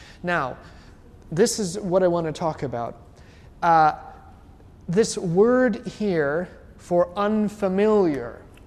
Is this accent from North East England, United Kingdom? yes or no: no; Scotland, United Kingdom; Besides, I'm not Italian, I'm Scottish.